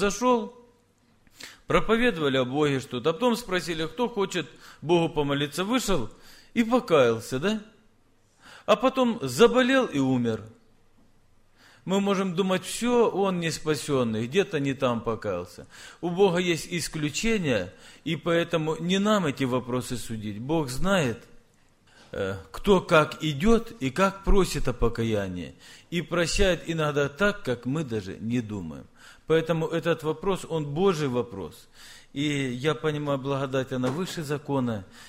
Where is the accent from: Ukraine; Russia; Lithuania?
Russia; Apsheronsk, Krasnodar Krai; я не с Урала, Урал даже не видел. Я с Кавказа, Краснодарский край, город Апшеронск.